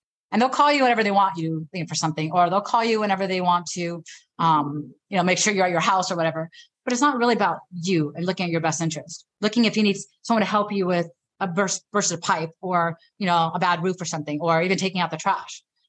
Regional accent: Santa Monica, California, United States; And it's funny because I was born and raised around that area. I was born and raised in Santa Monica. It was like my second home.

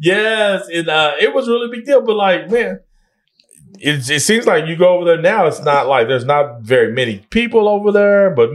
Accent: Guthrie, Oklahoma, United States; when I grew up in Guthrie, we would do like bikes.

